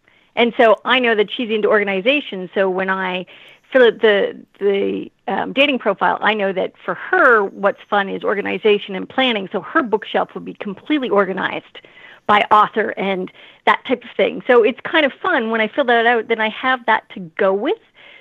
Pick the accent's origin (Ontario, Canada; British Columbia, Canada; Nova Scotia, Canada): Nova Scotia, Canada; Oh, I'm from Nova Scotia.